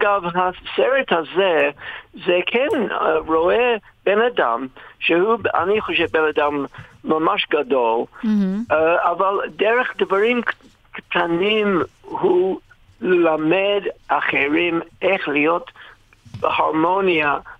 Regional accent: England, United Kingdom; Hebrew is a second language; now in Israel; בגלל אני איש אנגלי, אז באנגלית, אחריות זה responsibility.

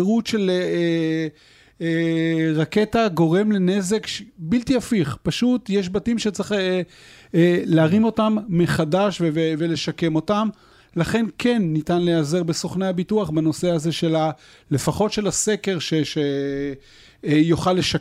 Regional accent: Kiryat Bialik, Haifa District, Israel; now in Kiryat Motzkin, Israel; תושב קריית מוצקין. גדלתי בקריית ביאליק

